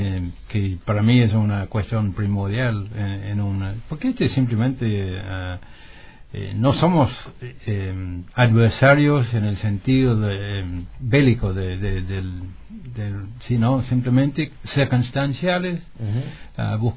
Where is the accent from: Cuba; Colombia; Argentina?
Argentina; Tierra del Fuego; accent: Malvinense / Fueguino; Ese es mi acento auténtico como sí. Isleño, como malvinense, como fueguino.